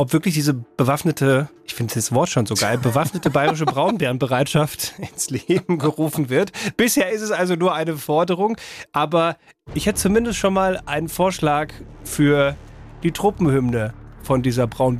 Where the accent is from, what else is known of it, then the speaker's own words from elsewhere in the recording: North Rhine-Westphalia, Germany; nicht wieder mein Heimatland hier in Verruf bringen